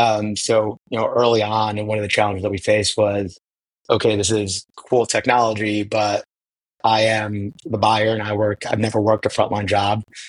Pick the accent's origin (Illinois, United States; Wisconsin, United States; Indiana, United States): Illinois, United States; Chicago; I grew up in Pilsen, for those who are familiar with Chicago, and Guillermo grew up in Little Village.